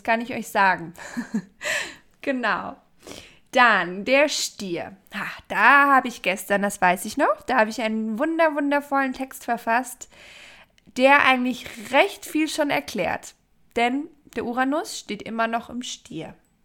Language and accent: German; Bavaria, Germany; Bei uns in Bayern sagt man, hilft ja nichts.